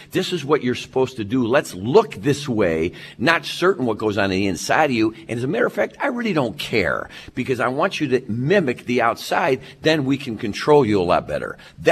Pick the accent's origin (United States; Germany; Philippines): United States; Dallas, Texas; Listen, I'm from Dallas. Oklahoma City's about 150 miles away.